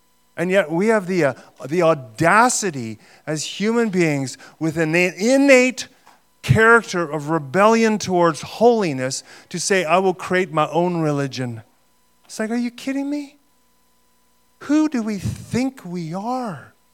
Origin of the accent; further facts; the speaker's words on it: Canada; We have no idea when we say the name Jesus Christ as a curse who we are cursing as a Canadian culture.